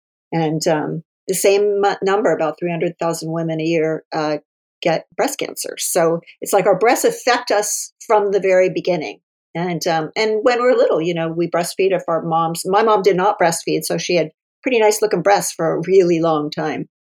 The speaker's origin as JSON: {"language": "English", "region": "Ohio", "country": "United States", "tie": "born or raised there", "said": "I grew up in the Midwest in Ohio."}